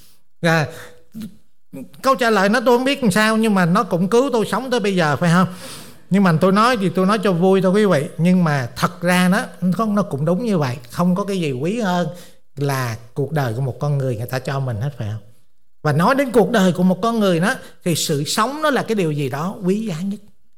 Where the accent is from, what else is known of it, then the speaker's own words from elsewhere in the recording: California, United States; Tại tôi là dân Cali, tôi đi đâu tôi cũng hỏi xăng giá bao nhiêu hết trơn. Tại thì bên Cali cái gì cũng rẻ hết, chỉ có xăng là mắc thôi.